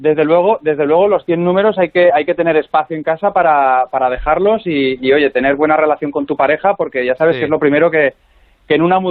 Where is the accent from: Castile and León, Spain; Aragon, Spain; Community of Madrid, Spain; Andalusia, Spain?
Aragon, Spain; Zaragoza; yo que soy de Zaragoza, sufriendo, por otro lado